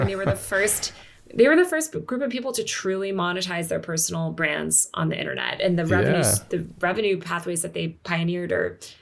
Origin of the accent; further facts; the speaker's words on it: New York City, New York, United States; I don't live in New York anymore, but as a New Yorker, I feel like a lot of like hometown loyalty to stuff like that.